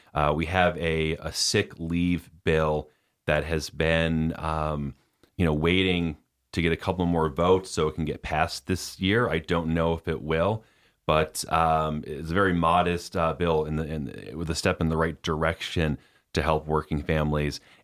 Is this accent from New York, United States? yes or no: yes; Scotia, New York, United States; Well, I grew up in Scotia. I've lived in the Capital District my whole life.